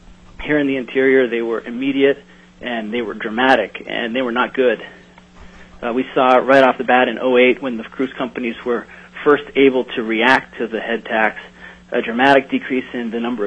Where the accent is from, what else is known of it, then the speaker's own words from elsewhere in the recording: Fairbanks, Alaska, United States; I'm a lifelong Alaskan. I was born in Fairbanks. Our family's been building and operating boats all across the state for over 100 years.